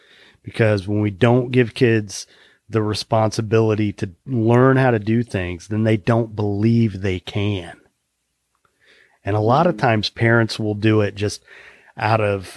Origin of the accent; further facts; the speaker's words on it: Midwest, United States; work ethic was a big thing in the home where I grew up, and I'm a Midwesterner.